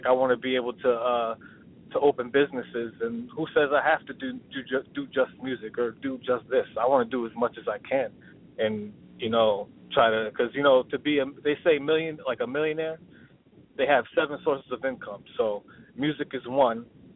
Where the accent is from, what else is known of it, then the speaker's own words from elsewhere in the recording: Rockland, New York, United States; Where I'm from Rockland, New York. That's basically like about an hour north from New York City. So, yeah, that's where I'm from.